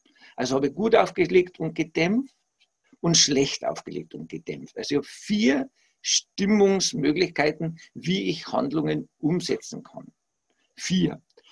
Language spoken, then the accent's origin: German; Bavaria, Germany; die war aus einer größeren Stadt da bei uns in Bayern, also da gibt es einen Spielplatz am Fluss.